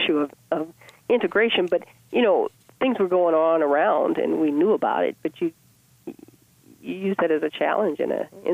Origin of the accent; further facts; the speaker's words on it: Daphne, Alabama, United States; of Mobile, Alabama called Daphne. And my family's been there since the early 1800s. So, as they say, I'm American by birth, but Southern by the grace of God. So a true Southerner.